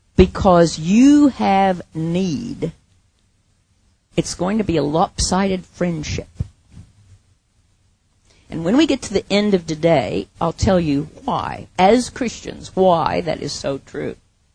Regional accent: New York, United States; moved away as an adult; now in Australia; that kind of, sort of, happened to me when I came from New York and came to live in the bush and you know, got married and was with Aboriginal people

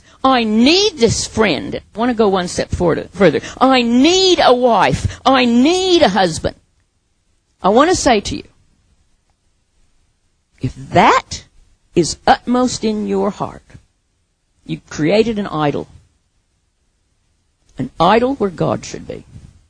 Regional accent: New York, United States; moved away as an adult; now in Australia; that kind of, sort of, happened to me when I came from New York and came to live in the bush and you know, got married and was with Aboriginal people

